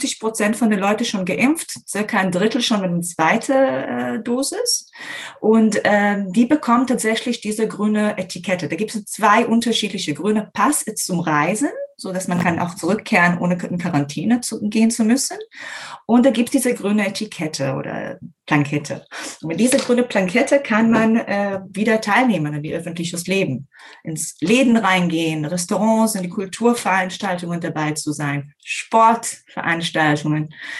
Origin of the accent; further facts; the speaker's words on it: Herzliya, Central District, Israel; now in Germany; In Herzliya, das ist in der Nähe von Tel Aviv.